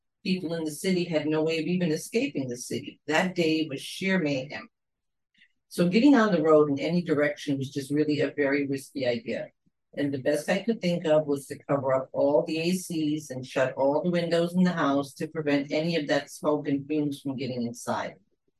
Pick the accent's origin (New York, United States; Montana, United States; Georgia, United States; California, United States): New York, United States; Speaking as a New Yorker, this I will never forget.